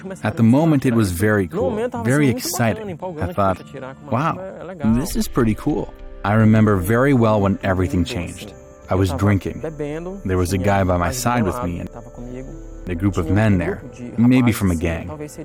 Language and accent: English; Belém, Pará, Brazil; I'm from Belém de Pará, and my grandparents took on the responsibility of raising me.